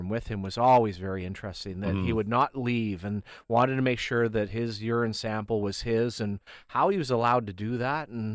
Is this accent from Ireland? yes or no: no; Canada; And that buildup added to it as a Canadian to win the race.